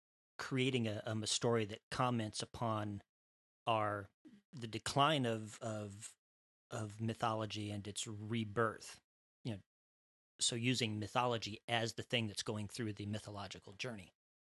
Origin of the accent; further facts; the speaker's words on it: Midwest, United States; So if I were going to write what I knew, it would be about, you know, a guy growing up in the Midwest that was scared of talking to girls.